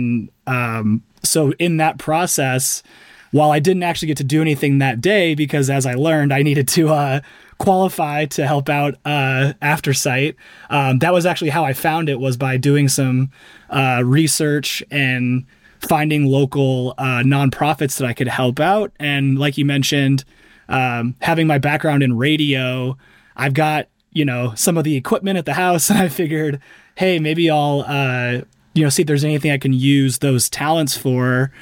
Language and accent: English; Omaha, Nebraska, United States; I grew up in Omaha, Nebraska, and we would volunteer for like the Open Door mission